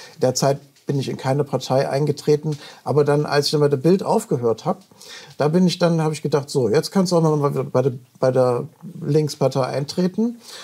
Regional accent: East Germany, Germany; gewisse Ideale, die wir alle als Ostdeutsche in der Schule gelernt haben

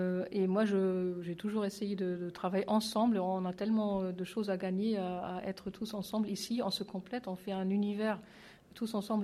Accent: Germany; French is a second language; now in France; on entend mon accent. Donc voilà, je suis allemande en France depuis plus que de 20 ans.

